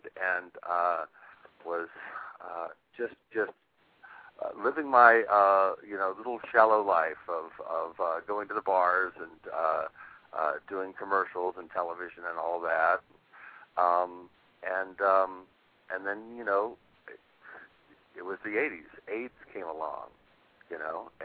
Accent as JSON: {"language": "English", "town": "Atlanta", "region": "Georgia", "country": "United States", "said": "But I am from Atlanta, so I can use that to my advantage here and there."}